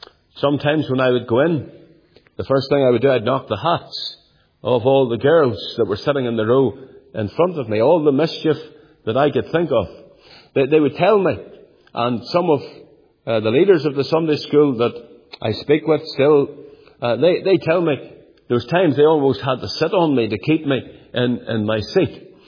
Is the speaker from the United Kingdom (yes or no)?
yes; Northern Ireland, United Kingdom; I'm just a boy, just a lad, growing up in Northern Ireland at that time when Dr. Paisley was so prominent.